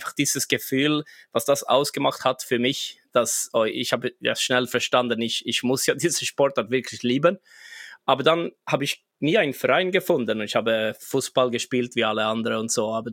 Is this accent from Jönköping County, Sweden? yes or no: yes; Jönköping, Jönköping County, Sweden; Ich bin aufgewachsen in der Nähe von Jönköping.